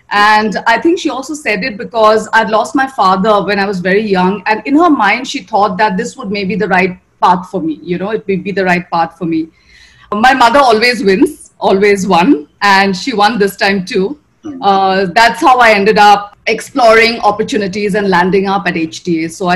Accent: Assam, India; English is a second language; I'm from Assam.

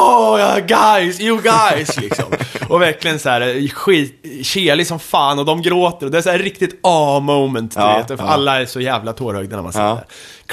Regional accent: Sweden; Så här, ja, men jag är från Sverige liksom.

